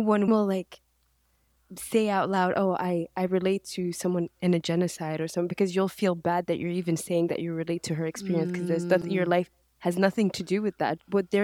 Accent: Mauritania; English is a second language; I didn't grow up in the West at all. I'm Mauritanian and I grew up in Mauritania. Being Muslim was never an issue because I'm in a Muslim country, right?

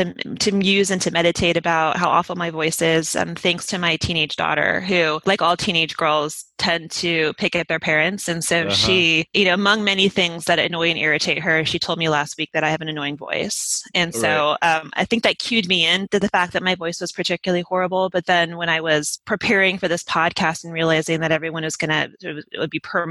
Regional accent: Utah, United States; accent: Utah; That's what I like to tell people when they call me out on my Utah accent.

